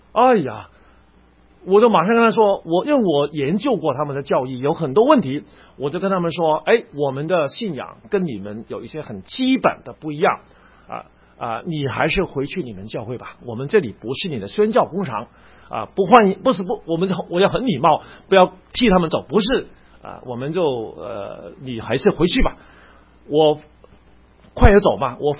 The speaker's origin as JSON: {"language": "Chinese", "country": "Hong Kong", "said": "那我是香港人嘛，"}